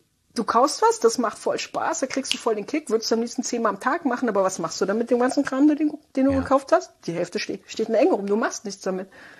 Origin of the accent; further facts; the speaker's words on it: Baden-Württemberg, Germany; ich komme aus dem Südwesten, Schwabenland, das gelobte Land